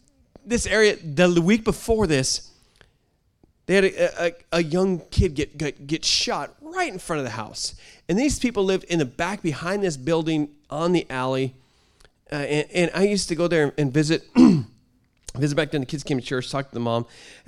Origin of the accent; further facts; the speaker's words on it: Oregon, United States; Aren't you from Oregon? I said, yeah, I'm from Oregon.